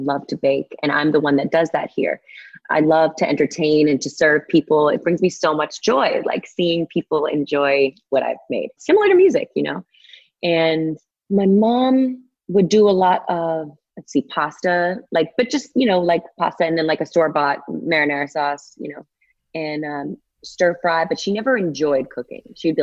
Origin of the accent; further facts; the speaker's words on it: Boston, Massachusetts, United States; also born or lived in New Hampshire; So then I would do the back and forth thing between Massachusetts and New Hampshire.